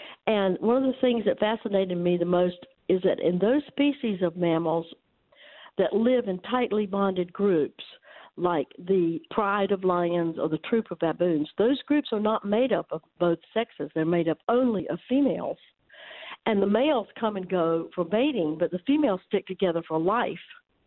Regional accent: Georgia, United States; And I grew up in South Georgia, as you said, but my family used to go to North Carolina for vacations during the summer

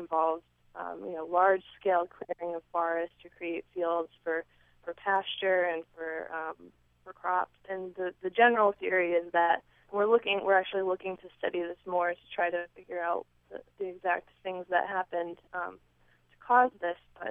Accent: Rhode Island, United States; Well, actually, I grew up in Rhode Island

